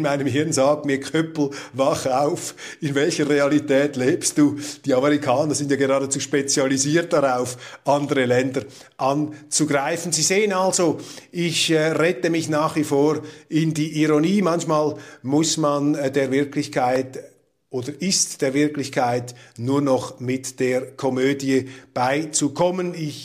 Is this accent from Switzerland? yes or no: yes; Switzerland; als Schweizer bin ich nicht betroffen von dieser geopolitischen Atmosphäre